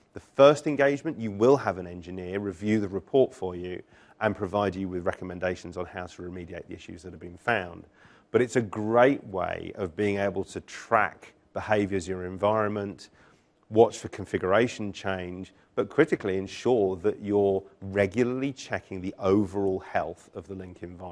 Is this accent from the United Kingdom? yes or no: yes; United Kingdom; I'm British, so this is excited as I get